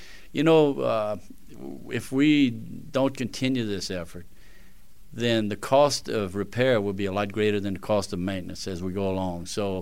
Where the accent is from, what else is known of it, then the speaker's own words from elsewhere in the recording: Basile, Louisiana, United States; I'm from Bazille, Louisiana, in Cajun country.